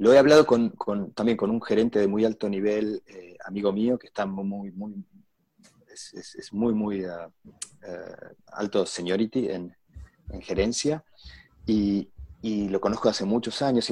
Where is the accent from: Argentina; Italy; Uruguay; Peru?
Argentina; cuando era pequeño en Argentina me gustaba jugar al rugby